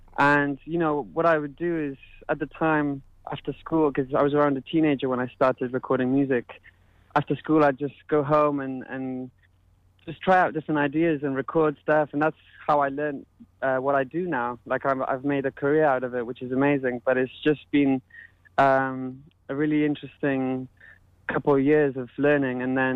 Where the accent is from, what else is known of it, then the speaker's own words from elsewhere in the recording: Spain; Well, I mean, I'm from Spain, so I was born in Spain.